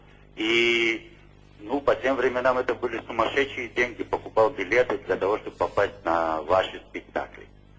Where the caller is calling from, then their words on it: Israel; Я звоню из Израиля.